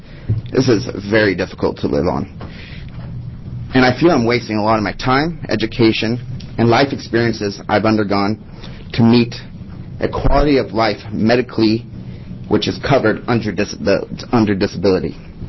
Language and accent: English; Salem, Oregon, United States; I'm 27 years old, born and raised in Salem, Oregon.